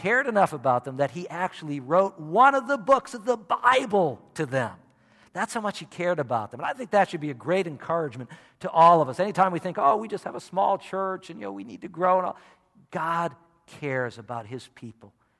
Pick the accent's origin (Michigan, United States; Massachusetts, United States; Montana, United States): Massachusetts, United States; You know, I grew up in Massachusetts where we had a lot of towns like this, a lot of mill towns.